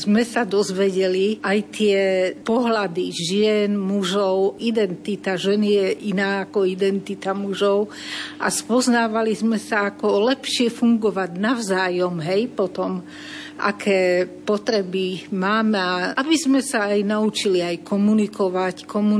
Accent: Bobrovec, Žilina Region, Slovakia; No ja som z Bobrovca, to je dedina na Liptove.

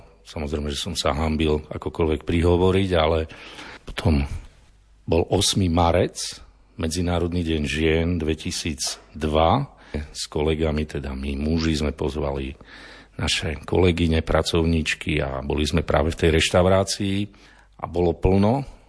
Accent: Sobrance, Košice Region, Slovakia; Nie som rodák odtiaľto, pochádzam z východu Slovenska, zo Zemplína, zo Sobraniec.

